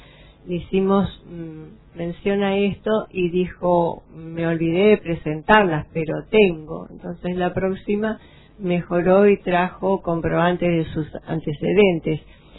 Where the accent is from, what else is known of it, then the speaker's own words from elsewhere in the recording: Esquel, Chubut, Argentina; Yo que soy de Esquel